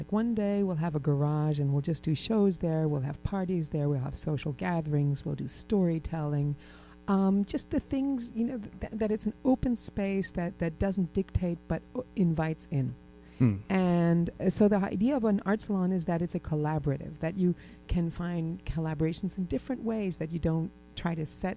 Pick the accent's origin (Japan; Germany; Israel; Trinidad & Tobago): Germany; now in United States; I'm an immigrant from Germany. I'm German-American.